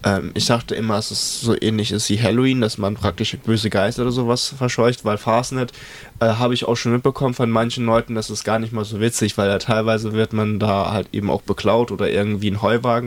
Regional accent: North Rhine-Westphalia, Germany; Ich selbst komme ja auch aus der Nähe Köln. Breitere Nähe, sehr großzügig gesprochen.

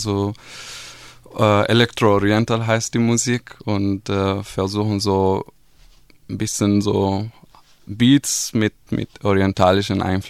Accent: Syria; German is a second language; Ich komme aus Syrien, aus Nordosten, da im kurdischen Gebiet

